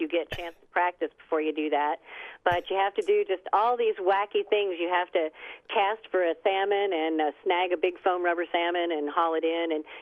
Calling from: Talkeetna, Alaska, United States; I'm calling from the Talkeetna Historical Society Museum.

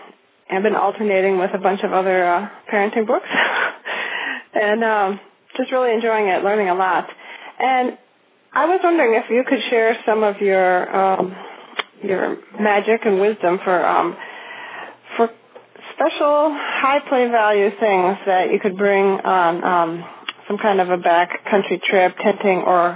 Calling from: Anchorage, Alaska, United States; I'm calling from Anchorage.

